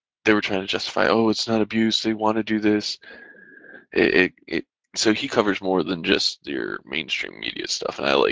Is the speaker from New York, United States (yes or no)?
no; Michigan, United States; But I grew up in Michigan, so.